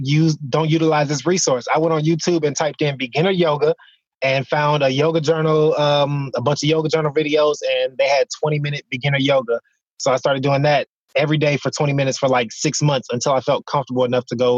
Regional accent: Opa-locka, Florida, United States; I'm from Miami, from Opa-locka.

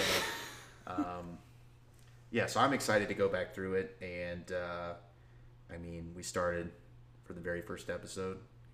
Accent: the South, United States; I'm from the South, so I don't know, they're everywhere

